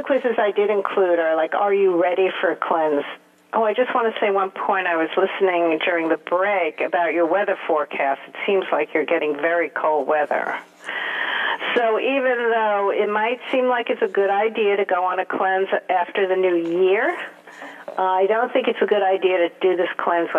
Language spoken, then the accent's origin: English; New York, United States; as a New Yorker, I thought, wow, that's really cold.